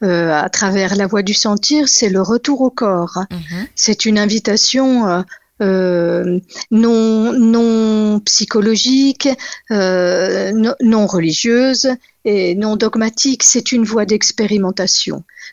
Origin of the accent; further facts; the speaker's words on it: Grand Est, France; born there; je suis née dans les Vosges, donc c'est une terre riche de sensations, riche de sensibles, riche de mémoire, extrêmement riche de mémoire.